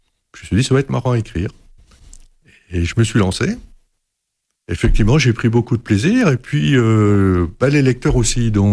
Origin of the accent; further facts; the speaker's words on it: Bourgogne-Franche-Comté, France; moi en fait je suis jurassien, je suis palois depuis une trentaine d'années, je suis venu pour travailler ici